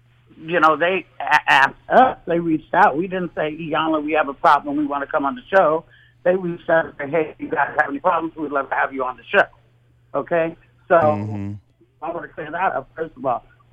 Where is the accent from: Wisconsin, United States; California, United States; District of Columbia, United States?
California, United States; Oakland; also born or lived in Tyler, Arkansas; Now, I'm from Oakland, California. I was born in Tyler, Arkansas. I was raised in Oakland, California.